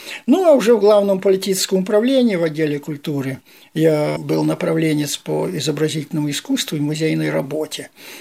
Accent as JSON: {"language": "Russian", "town": "Konelski Khutory", "region": "Cherkasy Oblast", "country": "Ukraine", "tie": "born or raised there", "said": "Я родился на Украине. Такое название деревни, какое-то многосоставляющее, село Конельские хутора. Это в Черкасской области, недалеко от города Умань. Там ходил в школу, закончил, поступил потом в военное училище."}